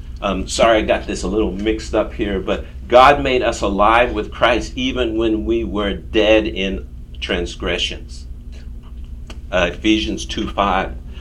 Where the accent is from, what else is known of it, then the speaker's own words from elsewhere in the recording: United States; which is understandable because I grew up in America. But I'm 35% shame, honor. And that's because I'm an African American.